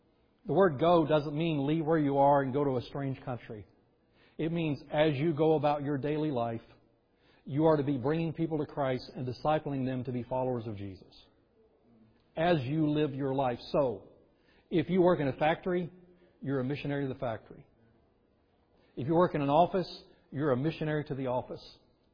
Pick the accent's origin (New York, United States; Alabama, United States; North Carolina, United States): Alabama, United States; I was born in Alabama, so I grew up in the South.